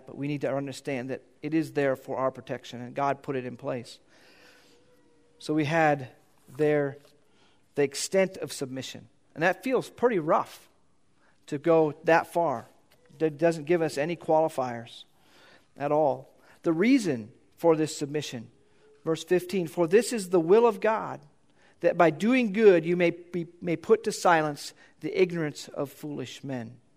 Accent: United States; That doesn't feel right to me as an American, as a human.

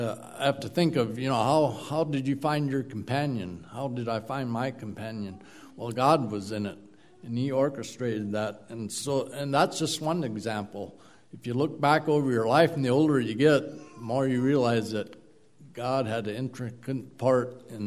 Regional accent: Missouri, United States; Thinking about stone, I had to think of growing up in Missouri, where I did.

